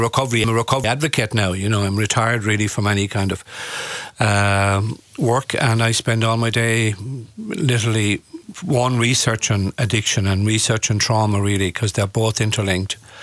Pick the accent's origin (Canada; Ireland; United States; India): Ireland; Tarbert, County Kerry; born there; I was born in Tarbert, right? And back in 1950, so that brings me up to 75 this year